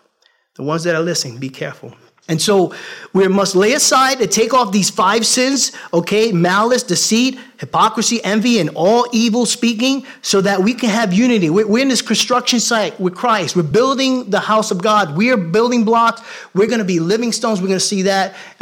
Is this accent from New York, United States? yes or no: yes; New York, United States; listen, I'm from New York.